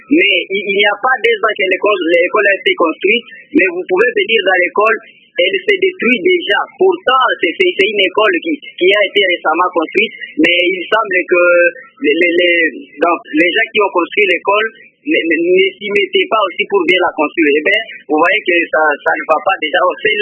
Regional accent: Walikale, North Kivu, DR Congo; mais chez nous à Walikale, aucune route n'a été réhabilitée

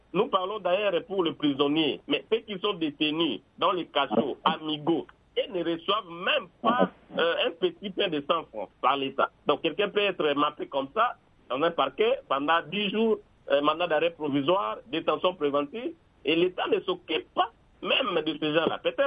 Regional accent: Mbandaka, Équateur, DR Congo; même chez nous, en Mbandaka ici

